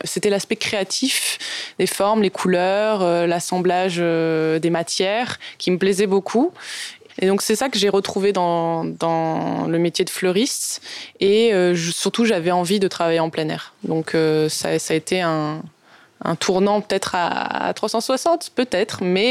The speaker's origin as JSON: {"language": "French", "town": "Montpellier", "region": "Occitanie", "country": "France", "said": "Je viens de Montpellier, du sud de la France"}